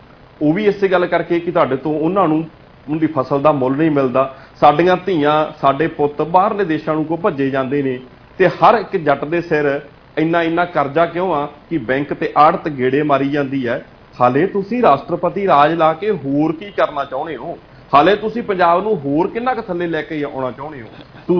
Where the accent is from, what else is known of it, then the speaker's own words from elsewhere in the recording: Punjab, India; ਮੈਂ ਪੰਜਾਬੀ ਆਪਣੇ ਆਪ ਨੂੰ ਪਹਿਲਾਂ ਮੰਨਦਾ ਮੈਂ ਪੰਜਾਬੀ ਹੋਣ ਦੇ ਨਾਂ ਦੇ ਉੱਤੇ ਕਹਿ ਸਕਦਾ ਕਿ ਮੈਂ ਇਸ ਖਿੱਤੇ ਦਾ ਵਸਨੀਕ ਹੈ